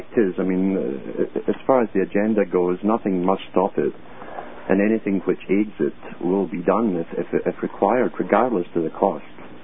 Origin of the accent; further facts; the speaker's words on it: United Kingdom; I grew up with that in Britain, listening to that stuff.